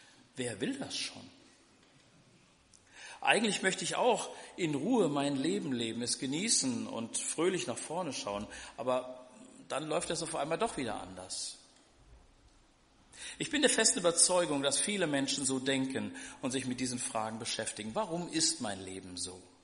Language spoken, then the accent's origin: German; Hesse, Germany; Und jetzt bin ich seit 2012 wieder in meiner Heimat, also in Mittelhessen, lebe mit meiner Frau im hessischen Weilburg